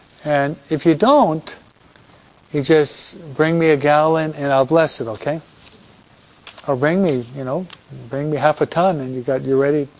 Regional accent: Detroit, Michigan, United States; born there; I was baptized in Detroit, Michigan. I was born in Michigan. Detroit, no?

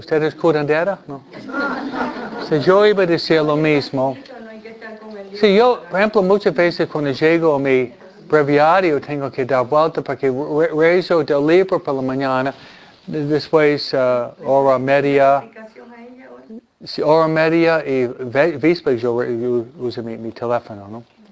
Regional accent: New York, United States; pero soy de Nueva York, soy muy práctico también

